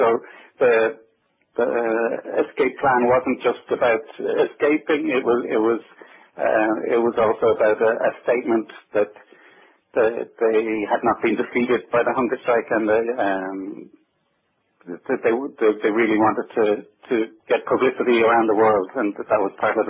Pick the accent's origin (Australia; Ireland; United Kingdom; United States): Ireland; Dublin, Leinster; I was born in Dublin, and I grew up there, and I moved into film, I guess, from college.